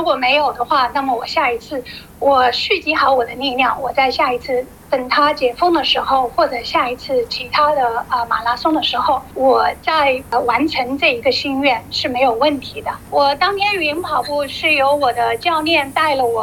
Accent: Perth, Western Australia, Australia; moved away as an adult; 我是2年前从珀斯来的。

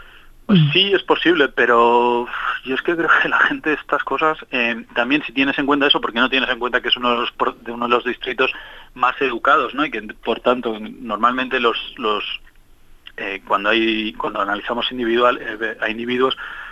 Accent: Spain; como mi acento denota, yo soy español

